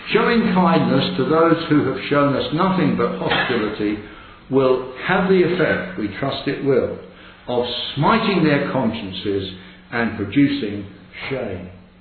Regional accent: Leicester, East Midlands, United Kingdom; As you know, I come from Leicester.

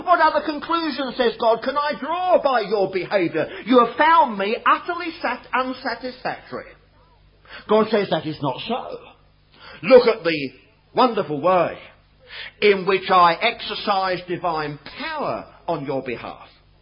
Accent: England, United Kingdom; But I was brought up on Sankis, an excellent hymn book, if you'll allow Sassenach to say that.

